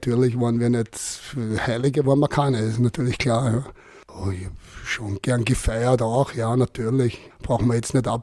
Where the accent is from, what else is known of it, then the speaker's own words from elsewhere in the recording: Vienna, Austria; Sind wir dann umgezogen vom 12. Bezirk in den 3.